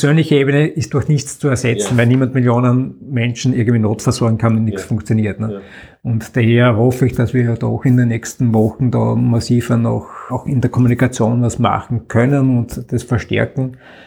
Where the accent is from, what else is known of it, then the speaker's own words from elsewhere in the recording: Austria; bei uns in Österreich ist durchaus einiges positiv weitergegangen.